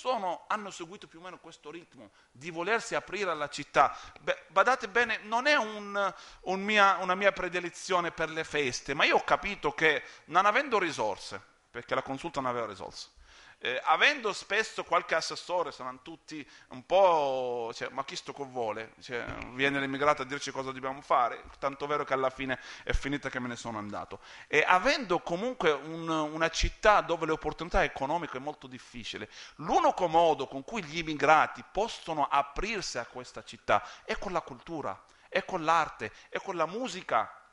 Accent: Nazareth, Northern District, Israel; io sono musulmano, a parte il fatto che sono di Nazareth, quindi proprio Gesù è un mio compaesano

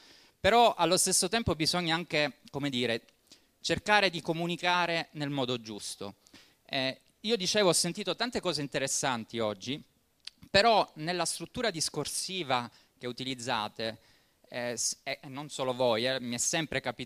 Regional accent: Palermo, Sicily, Italy; moved away as an adult; now in Belgium; Sono cresciuto qui a Palermo e poi ho deciso di emigrare un po' come ha fatto lui.

